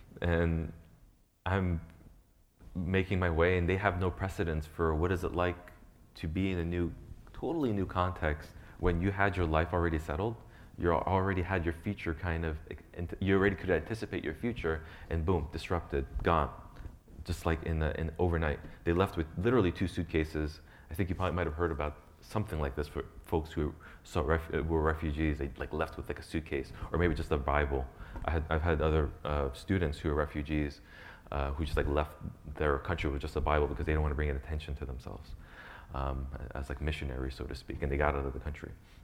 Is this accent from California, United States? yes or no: no; Lake Hiawatha, New Jersey, United States; 1988, I was born in Morristown, New Jersey. So, and we grew up in Lake Hiawatha, which is Parsippany.